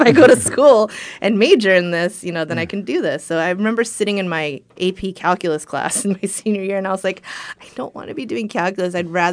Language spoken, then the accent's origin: English; New Jersey, United States; also born or lived in Seoul, Korea; I grew up in the middle of New Jersey, and I'm technically 1.5 generation. I was born in Seoul, Korea, but my parents lived in the States.